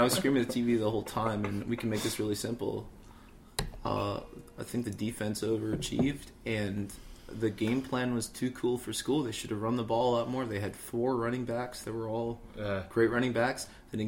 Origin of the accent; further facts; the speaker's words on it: New England, United States; now in New York City, United States; I'm from … New England.